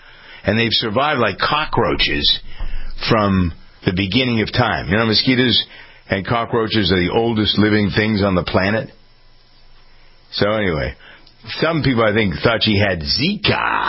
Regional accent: New England, United States; accent: New England; That's my New England accent coming out every once in a while.

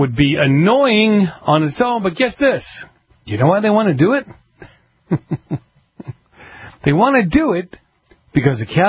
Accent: Massachusetts, United States; My home state of Massachusetts, has figured out a way to make some money off of this.

